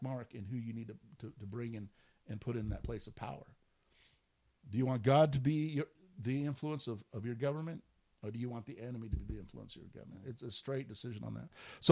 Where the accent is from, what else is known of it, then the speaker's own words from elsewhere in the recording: California, United States; Again, I'm coming from California.